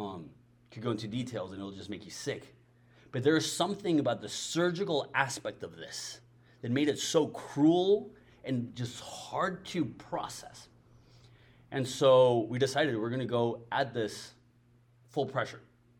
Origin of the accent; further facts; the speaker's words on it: Mexico; English is a second language; I'm Mexican, born and raised, still live in Mexico. English is my second language. I only lived in the States for a year out of my life. The rest of my life, I've lived in Mexico.